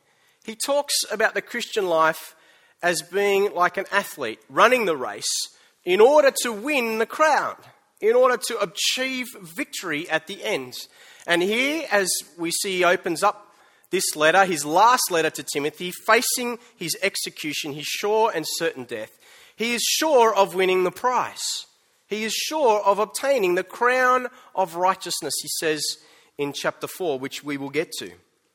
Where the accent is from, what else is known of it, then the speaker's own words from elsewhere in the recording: New South Wales, Australia; I am an Australian, and I am a New South Welshman